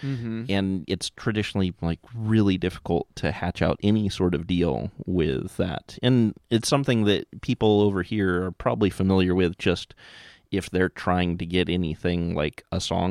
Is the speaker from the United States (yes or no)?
yes; United States; Well, I mean, it's because we're so American, we just can't think outside of our own box, right?